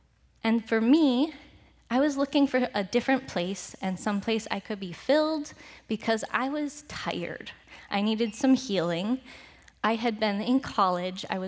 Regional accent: Midwest, United States; I'm a Midwesterner born and raised, and so my heart has a soft spot for this place with its small towns, its people, the giant lake, and the tall pines.

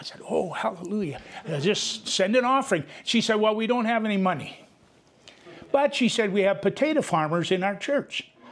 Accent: North Dakota, United States; just don't tell him I'm from North Dakota.

